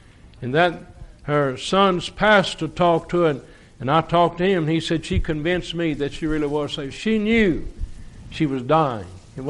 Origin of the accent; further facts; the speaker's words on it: Tennessee, United States; I said, "I'm from Tennessee."